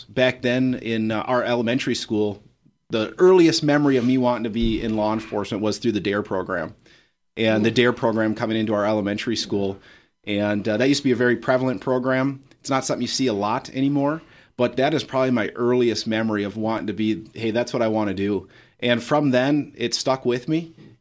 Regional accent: Eau Claire, Wisconsin, United States; I'm from Eau Claire.

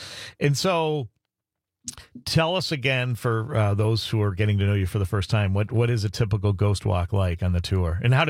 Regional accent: Ireland; And of course, I know me being Irish and into the whole the mystical type of things, I guess I'm more prone to believe those types of things.

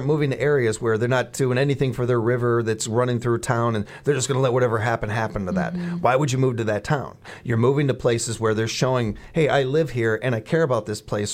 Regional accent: Chicago, Illinois, United States; When my family first moved here, part of the pull was, well, we came from Chicago, where we got Lake Michigan right there.

